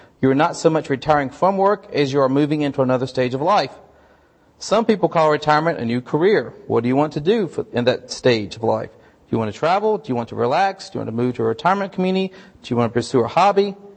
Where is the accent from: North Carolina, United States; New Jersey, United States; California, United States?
North Carolina, United States; I grew up in North Carolina, of course, and I went to spend a lot of time at the coast